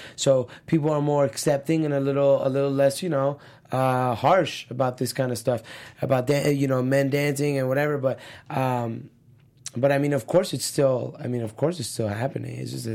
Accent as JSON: {"language": "English", "town": "Miami", "region": "Florida", "country": "United States", "tie": "born or raised there", "said": "So, like, growing up in Miami, I went to Florida Christian High School"}